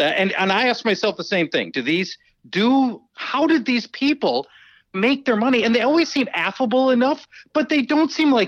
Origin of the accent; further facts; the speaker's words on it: Minnesota, United States; See, here's what you need to understand about Minnesota. We build custom hockey rinks in our backyard.